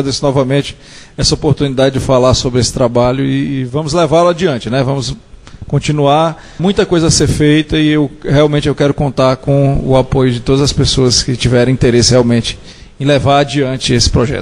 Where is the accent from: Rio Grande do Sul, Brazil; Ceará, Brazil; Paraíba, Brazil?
Ceará, Brazil; Sou cearense.